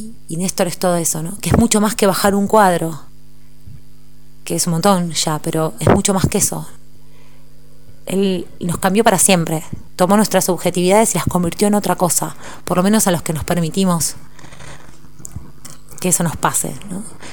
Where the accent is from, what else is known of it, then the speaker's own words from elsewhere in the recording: Buenos Aires, Argentina; tengo 37 años y soy de Buenos Aires.